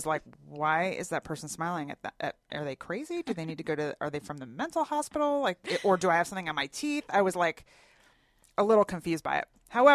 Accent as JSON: {"language": "English", "town": "Philadelphia", "region": "Pennsylvania", "country": "United States", "lives_now": "Atlanta, United States", "said": "I mean, you're from Maine. I'm from Philadelphia."}